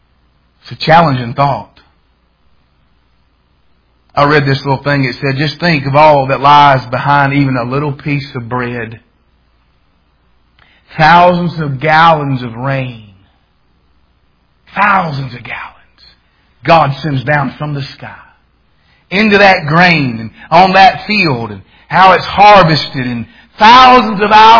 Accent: the South, United States; Now, I was from the South and they're in Illinois, and I was a grit man. I wanted grits.

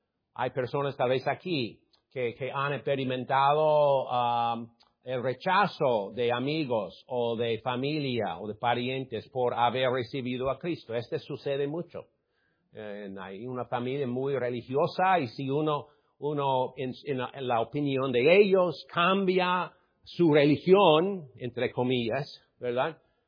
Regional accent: United States; Spanish is a second language; he notado que ha sido para mí, como gringo, una puerta bien abierta

